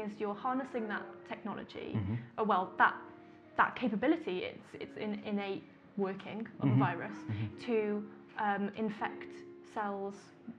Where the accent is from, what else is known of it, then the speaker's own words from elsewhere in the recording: Wales, United Kingdom; for me as a Welsh person, the scientists in Wales are doing to help tackle cancer